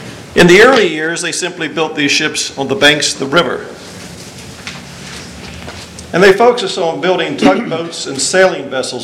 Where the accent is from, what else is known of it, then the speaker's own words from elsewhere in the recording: Georgia, United States; I'm from Georgia originally, so I don't talk that fast.